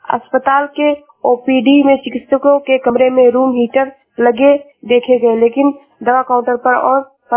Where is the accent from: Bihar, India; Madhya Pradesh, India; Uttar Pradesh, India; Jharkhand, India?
Uttar Pradesh, India; Shravasti; मैं जिला श्रावस्ती से हूँ।